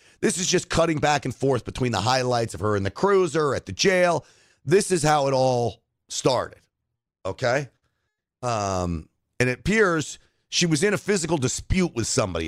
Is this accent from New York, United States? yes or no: yes; New York, United States; I am half Italian from New York. Don't tell anybody.